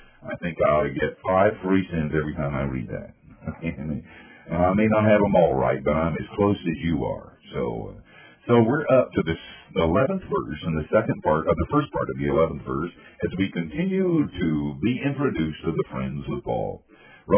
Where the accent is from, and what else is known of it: Asheville, North Carolina, United States